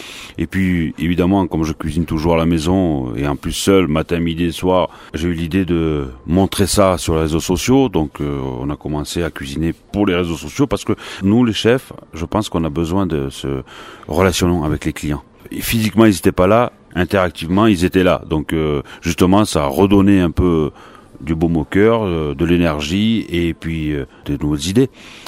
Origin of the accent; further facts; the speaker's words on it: Saint-Rémy, France; en passant par les Alpes, évidemment, parce que je suis de Saint-Rémy.